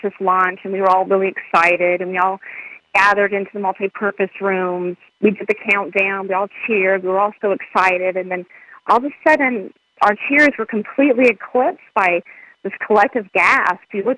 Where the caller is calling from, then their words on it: Ruskin, Florida, United States; I'm calling from Ruskin, and I'm calling about the reflection on the Challenger.